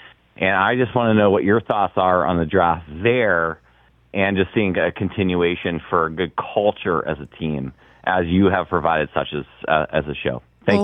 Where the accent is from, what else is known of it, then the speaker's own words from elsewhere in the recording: Waterford, Maine, United States; now in Portland, United States; I'm in Portland, but I grew up in Waterford, so I went to Oxford Hills High School.